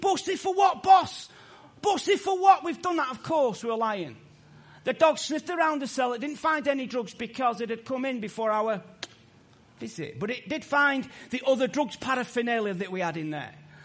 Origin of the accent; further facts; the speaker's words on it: Salford, North West England, United Kingdom; born there; I was born in Salford in Manchester. My dad was originally from Doncaster.